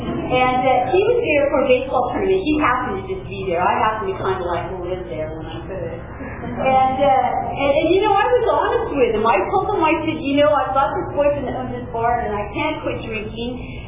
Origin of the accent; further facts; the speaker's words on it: Springville, United States; I'm from Springville.